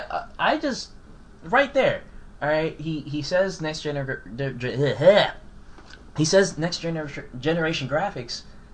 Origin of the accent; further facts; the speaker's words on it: New York, United States; By the way, we're from New York.